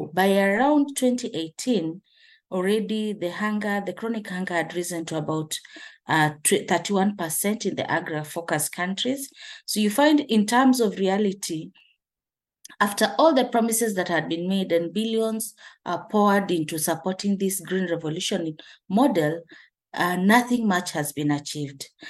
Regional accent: Kenya; I come from Kenya, and speaking from that angle

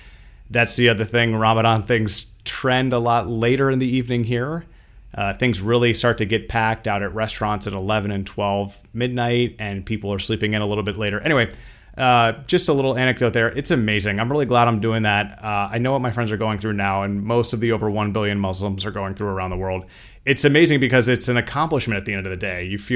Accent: United States; now in Riyadh, Saudi Arabia; living here in Riyadh as an American

